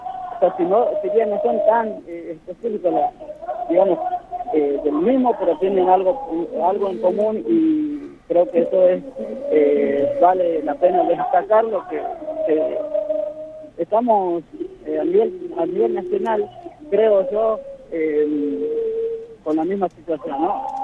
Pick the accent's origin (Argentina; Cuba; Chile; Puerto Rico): Argentina; Jujuy; Somos el pueblo jujeño que estamos peleando y estamos luchando contra el gobierno dictador.